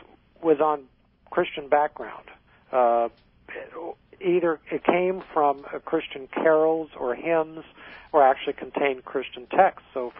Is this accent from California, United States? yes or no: yes; California, United States; and this is, see, I grew up in California. Maybe I have a different perspective than some people on this.